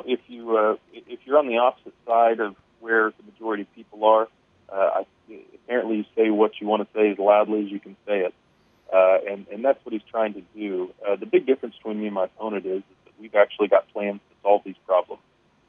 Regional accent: Kansas, United States; It's a kind of a Southeast Kansas watch party in my hometown, so we're really excited about that.

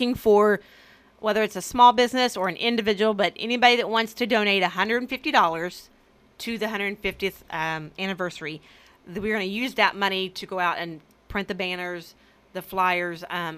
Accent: Independence, Kansas, United States; also born or lived in Coffeyville; Independence is my hometown. I love Independence because it's my hometown. I'm always going to love it because of that.

